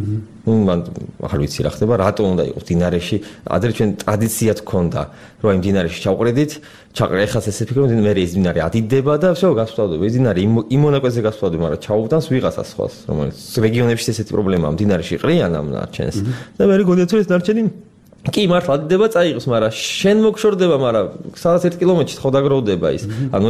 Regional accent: Tbilisi, Georgia; born there; თბილისი ჩემია აქ დაბადებული ვარ ჩვენი ეს თბილისი და იგივე ჩემი სახლია

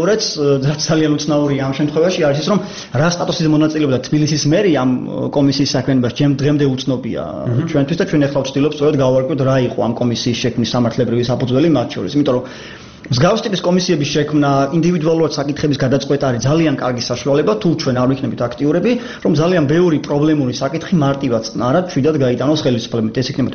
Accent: Batumi, Adjara, Georgia; რეალურად მე ბათუმში დავიბადე, გავიზარდე

